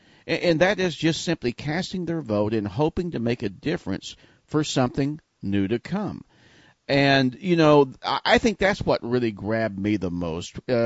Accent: Dallas, Texas, United States; everybody knows by now that I'm from Dallas, Texas, and Texas has been pretty much a Republican state

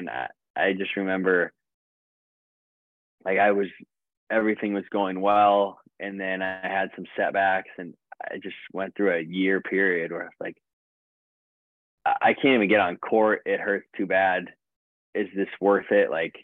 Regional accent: United States; New York in the summer as an American, like my best tennis memories at the pro tour, most of the best memories have been at the US Open.

